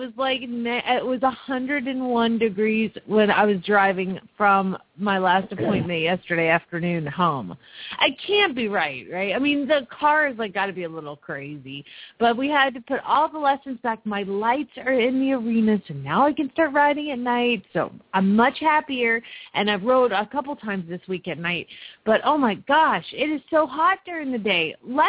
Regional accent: Phoenix, Arizona, United States; from Phoenix, Arizona

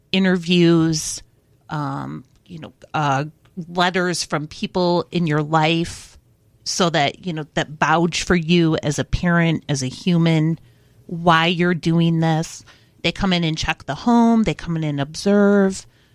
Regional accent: Detroit, Michigan, United States; I'm from Detroit and I worked in the foster care, like in foster care, working with those kids as a therapist.

